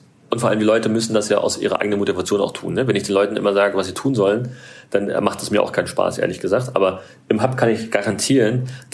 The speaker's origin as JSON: {"language": "German", "region": "Berlin", "country": "Germany", "said": "Ich bin aus Berlin, ne, da braucht man das nicht."}